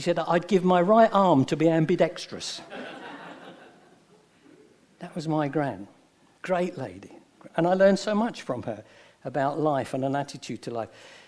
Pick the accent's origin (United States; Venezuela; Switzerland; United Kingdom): United Kingdom; Poplar, London; Now, I was born and raised in Poplar. I was born in a poor family